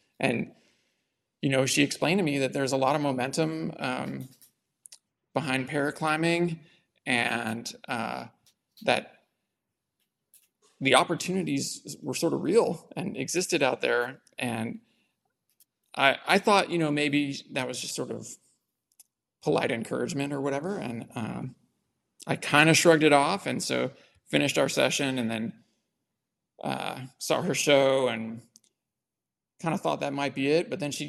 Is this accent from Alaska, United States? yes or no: no; California, United States; also born or lived in Spain / Mexico; I was born in Spain, traveled around with my mom, lived in Mexico for a bit, grew up in Southern California, and then actually went to school here in San Luis Obispo.